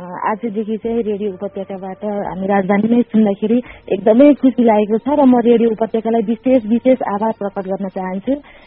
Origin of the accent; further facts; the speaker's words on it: Arghakhanchi, Lumbini Province, Nepal; मेरो घर चाहिँ अर्घाखाँची हो